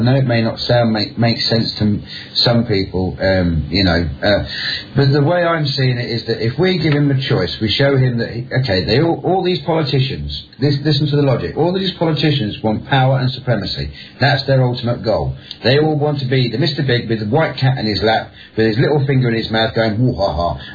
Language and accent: English; London, United Kingdom; I mean, look, I'm a Londoner. Right, and a proper East End chap, as they would call it over there.